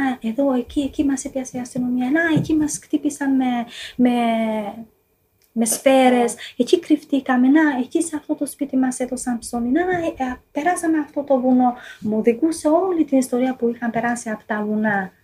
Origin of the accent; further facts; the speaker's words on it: Albania; now in Greece; είδα πολλούς ανθρώπους από την πατρίδα μου και από το Περμέτη και από το Τεπελένη που δούλευαν εδώ.